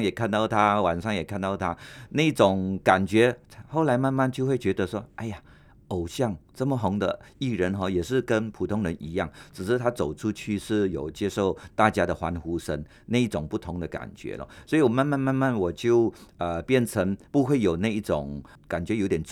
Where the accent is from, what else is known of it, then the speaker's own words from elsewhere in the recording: Southern Peninsular Malaysia, Malaysia; 因为我是在南马长大的，南马的长大的人呢，我们都是看新加坡电视跟听新加坡电台，